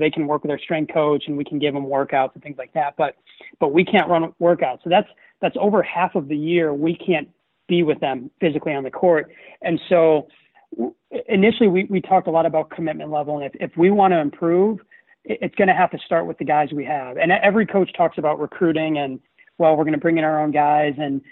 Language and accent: English; Minnesota, United States; Being a head coach at a really strong Division III school in my hometown, it made so much sense. And I have coaches here in Minnesota